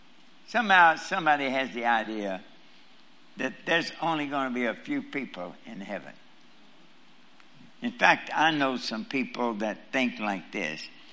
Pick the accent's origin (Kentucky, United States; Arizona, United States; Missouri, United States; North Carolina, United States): Kentucky, United States; I was born and reared in Kentucky.